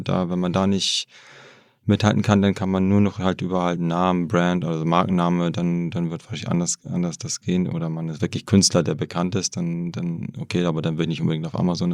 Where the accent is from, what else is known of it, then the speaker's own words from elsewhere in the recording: Hamburg, Germany; now in Wrocław, Poland; ich bin in Hamburg aufgewachsen, habe nie gedacht, ich werde noch irgendwann nach Polen zurückgehen.